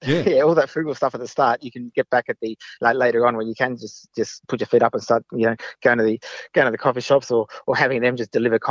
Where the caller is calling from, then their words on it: Sydney, New South Wales, Australia; I'm in Sydney.